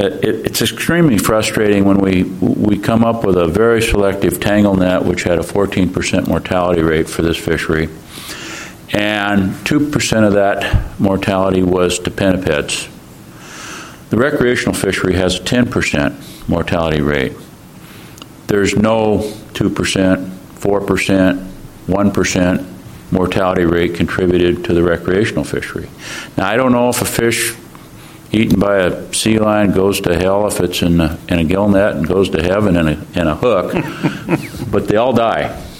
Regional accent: Astoria, Oregon, United States; I'm from Astoria. I have a processing plant.

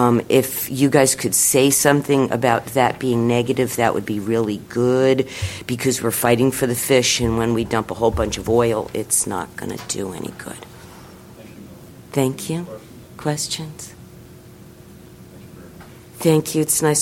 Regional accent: Elma, Washington, United States; I am from Elma, Washington. I've lived there for 15 years. I've lived in the state of Washington for 36 years, and I fish.

